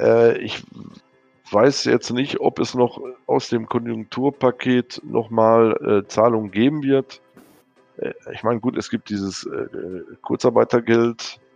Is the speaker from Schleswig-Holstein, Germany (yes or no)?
no; Windeck, North Rhine-Westphalia, Germany; ich weiß hier gerade in meinem Heimatort hier in Windeck